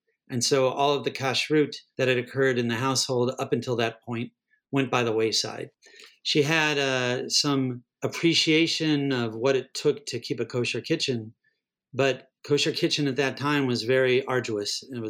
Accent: Scottsdale, Arizona, United States; I grew up in Scottsdale, Arizona.

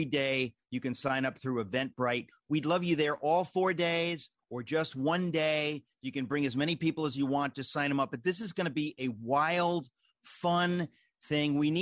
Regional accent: Astoria, New York, United States; born there; And I was born in Astoria.

